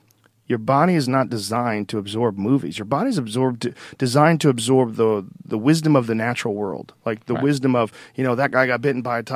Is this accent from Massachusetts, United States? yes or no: yes; Boston, Massachusetts, United States; Well, I grew up in Boston and I used to do comedy at the Montreal Comedy Festival every year.